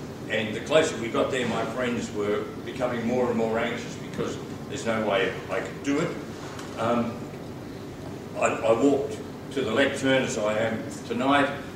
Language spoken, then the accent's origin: English; Echuca, Victoria, Australia; I'm an Anglican. I was raised in Echuca